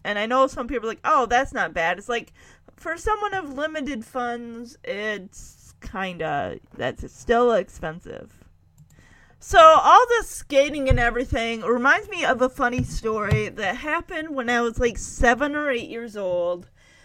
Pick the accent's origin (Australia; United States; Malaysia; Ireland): United States; Lowell; Because I grew up in Lowell, and it's a farming community, a farming town, and they had 4-H.